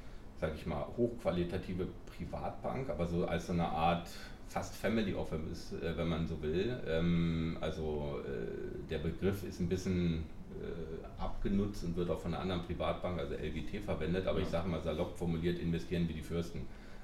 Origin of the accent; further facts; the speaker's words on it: Harz, Germany; und ich komme aus dem Harz, meine sozusagen Herz hängt dann in der Natur